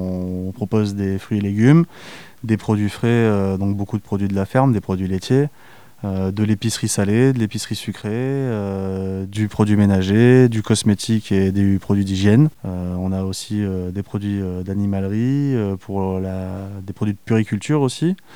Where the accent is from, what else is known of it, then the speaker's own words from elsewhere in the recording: Valence, Auvergne-Rhône-Alpes, France; je suis originaire de Valence. Sur mon parcours personnel, toutes mes études, je les ai fait à Valence.